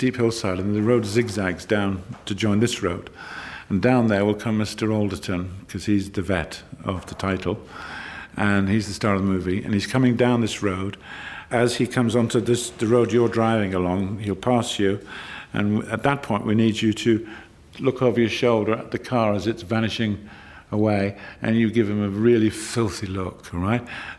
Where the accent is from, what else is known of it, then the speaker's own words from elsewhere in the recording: North East England, United Kingdom; accent: Geordie; I come from the Northeast, it's when anybody tries to do a Geordie accent, it makes me want to vomit